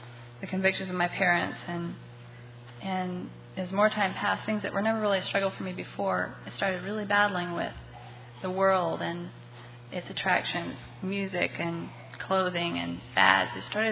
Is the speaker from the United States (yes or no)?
yes; Iowa, United States; I'm from Kelowna, Iowa, attend Zion Christian Fellowship.